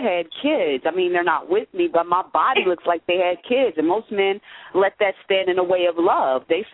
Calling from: Philadelphia, Pennsylvania, United States; Currently, I'm calling from Philadelphia.

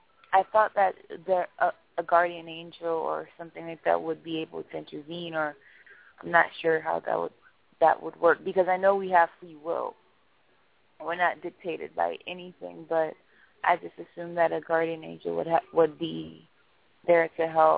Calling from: Miami, Florida, United States

